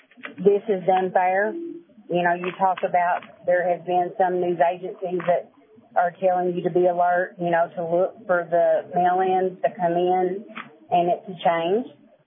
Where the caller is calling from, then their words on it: Kentucky, United States; Yes, I'm calling from Kentucky.